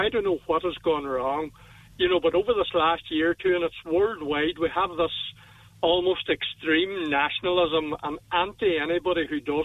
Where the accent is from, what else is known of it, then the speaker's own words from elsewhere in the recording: Ireland; I mean, I'm as proud an Irishman as the next person and as proud of my flag